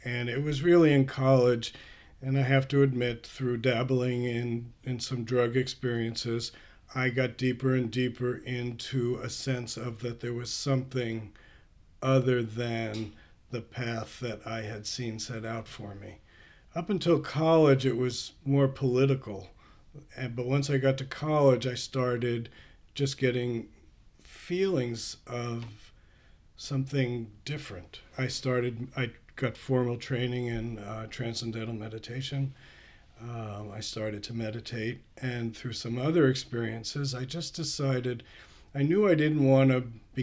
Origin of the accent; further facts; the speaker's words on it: Brooklyn, New York, United States; born there; I was born in Brooklyn, New York.